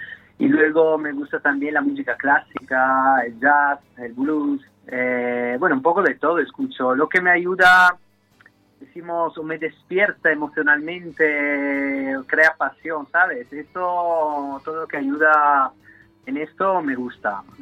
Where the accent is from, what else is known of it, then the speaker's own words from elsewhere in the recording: Vicenza, Veneto, Italy; Spanish is a second language; Yo soy, bueno, soy italiano, soy de Vicenza, del norte de Italia, cerca de Verona